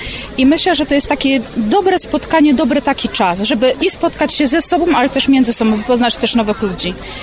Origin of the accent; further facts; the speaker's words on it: Szczecin, West Pomeranian Voivodeship, Poland; Wyjechaliśmy o 5:00 ze Szczecina, bo my ze Szczecina jesteśmy.